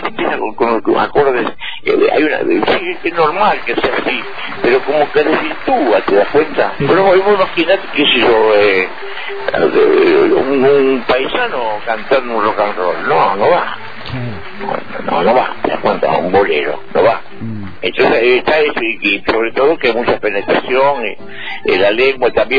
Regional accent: Argentina; Pero yo era argentino. Mi acento era... no, perdón, que piso de vuelta. Me preguntaban si tenía acento italiano.

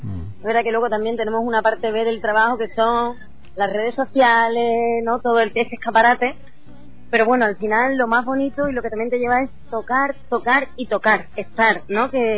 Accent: Cádiz, Andalusia, Spain; yo también vengo de Cádiz, que es una de las tierras más flamencas que hay.

